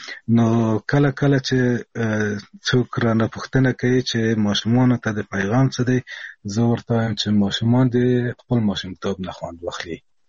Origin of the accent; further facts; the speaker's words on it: Kabul, Afghanistan; تر شپږ کلنۍ پورې په کابل کې وو، په چلسېتون کې. بیا د پلار وظیفه مې په بګرام کې وه، د بګرام په هوایي ډګر کې.